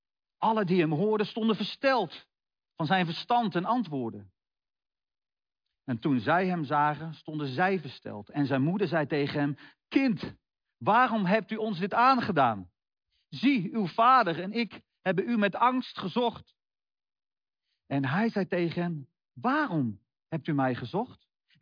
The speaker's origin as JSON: {"language": "Dutch", "town": "Veenendaal", "region": "Utrecht", "country": "Netherlands", "tie": "born or raised there", "also_born_or_lived": "Hasselt", "said": "En voor mij is die vertrouwde omgeving Veenendaal. Ik ben geboren in Hasselt, boven Zwolle. Maar op een gegeven moment, op 1-jarige leeftijd, ben ik naar Veenendaal gekomen met mijn ouders. En dit is de plek waar ik me goed voel. Ik ken hier elke straat, ieder plein."}